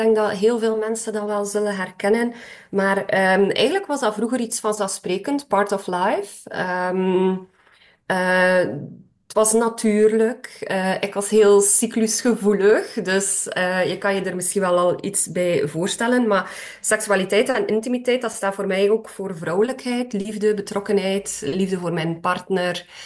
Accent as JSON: {"language": "Dutch", "region": "Flanders", "country": "Belgium", "tie": "born there", "said": "Ik ben geboren in West-Vlaanderen, tegen de Franse grens."}